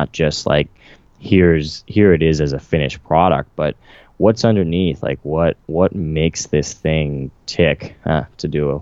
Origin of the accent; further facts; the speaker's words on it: California, United States; And I grew up in the Central Valley, which was hit especially hard.